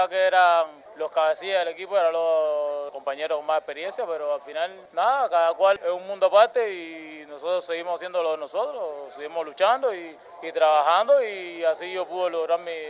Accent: Cuba; moved away; yo salí de Cuba

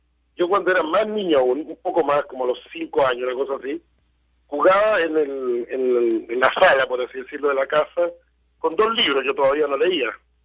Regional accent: southern Chile, Chile; cuando niño, acá en Chile, yo vivía en el sur de Chile, que en ese tiempo recién estaba la televisión.

